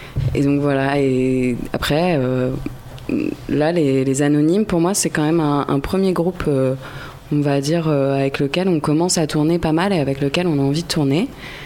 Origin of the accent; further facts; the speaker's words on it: Cognac, Nouvelle-Aquitaine, France; On vient de Cognac